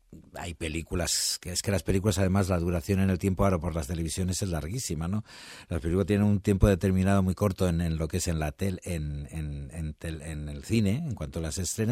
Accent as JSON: {"language": "Spanish", "town": "Alfaz del Pi", "region": "Valencian Community", "country": "Spain", "said": "Alfaz del Pi, sí."}